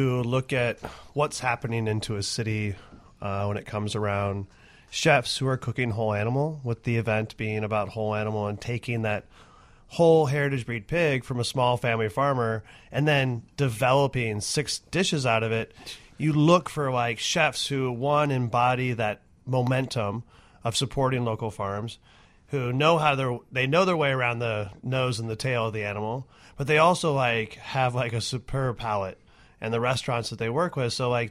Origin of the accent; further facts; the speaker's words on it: Midwest, United States; I mean, I grew up in the Midwest, and to come back to Chicago